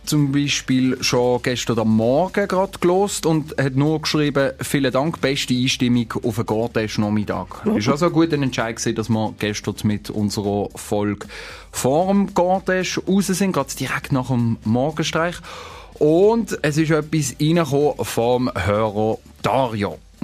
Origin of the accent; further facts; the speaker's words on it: Eastern Switzerland, Switzerland; accent: Eastern Swiss dialect; und das als Ostschweizer. Deshalb habe ich in meinem Mundart-Dialekt das Mail verfasst.